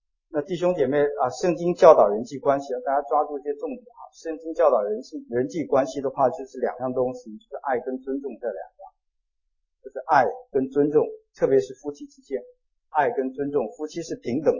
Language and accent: Chinese; China; 那就是我们中国人是传统上是最讲究孝道的